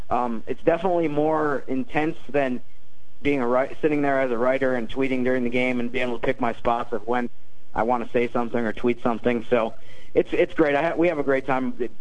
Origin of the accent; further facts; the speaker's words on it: New York, United States; I know I'm actually from New York.